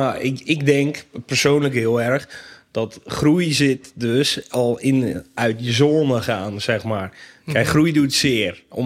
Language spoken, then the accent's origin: Dutch; Volendam, North Holland, Netherlands; Nou, vast iets met paling, gok ik, als Volendammer zijnde.